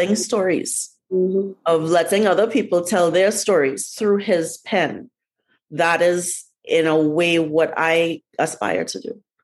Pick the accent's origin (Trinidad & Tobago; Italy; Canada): Trinidad & Tobago; moved away as an adult; now in United States; Because obviously I was born and raised in Trinidad. I left when I was 19. I have been living in America half my life